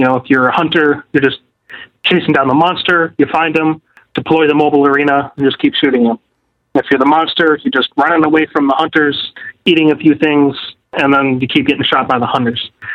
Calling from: Rochester, New York, United States; from Rochester, New York

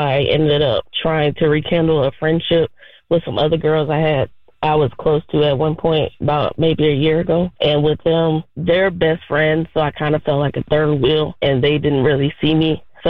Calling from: Atlanta, Georgia, United States; I'm 26. I'm from Atlanta, and I've really just been struggling trying to find a friend.

